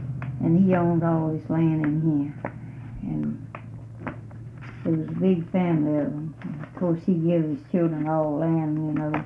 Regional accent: Jefferson, United States; born there; I was born in Carroll County.

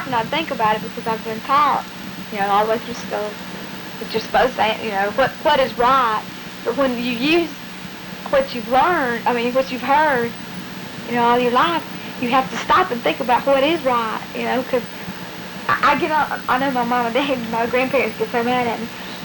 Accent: the South, United States; accent: Southern; My southern accent is here. I can't help that. But I'm used to being corrected about it.

